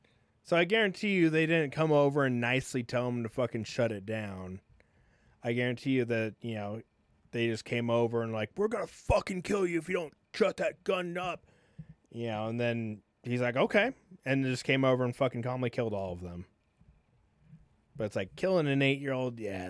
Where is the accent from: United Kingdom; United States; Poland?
United States; Fucking people came over to my country and started killing my people. I'm Native American.